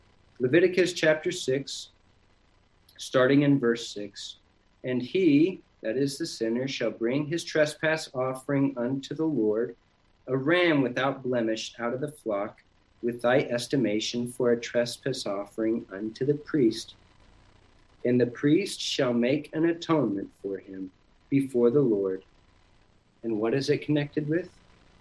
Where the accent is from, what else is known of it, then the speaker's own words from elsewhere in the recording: Cambodia; also born or lived in Southeast Asia; I was raised in Southeast Asia. My parents were missionaries in Cambodia.